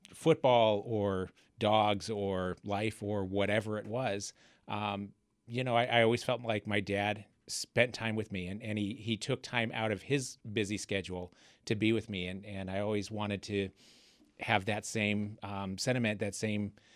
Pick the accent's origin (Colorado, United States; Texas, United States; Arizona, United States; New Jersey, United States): Arizona, United States; Tempe; I grew up in Tempe, and we would walk to downtown Tempe on Monday night to watch Monday night football